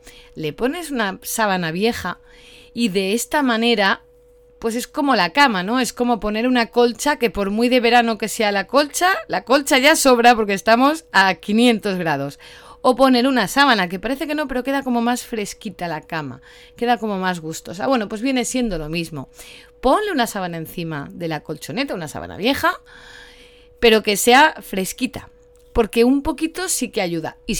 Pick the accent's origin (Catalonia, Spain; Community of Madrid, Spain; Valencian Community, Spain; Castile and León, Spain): Catalonia, Spain; Barcelona; Hace un poquitico de calor, yo soy de Barcelona